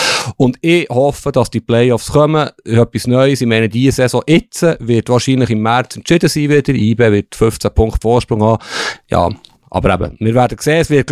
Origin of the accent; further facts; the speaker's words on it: Bern, Switzerland; Als Berner ist es ja besonders erstaunlich.